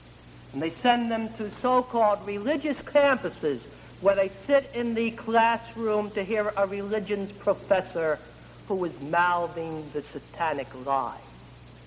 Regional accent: Jersey City, New Jersey, United States; accent: Jersey City; He had a lovely southern accent. Need I say more for my Jersey City accent?

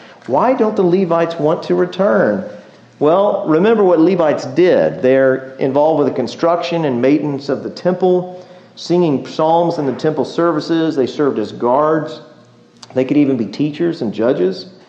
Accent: Texas, United States; I'm from Texas. I'm a straight shooter.

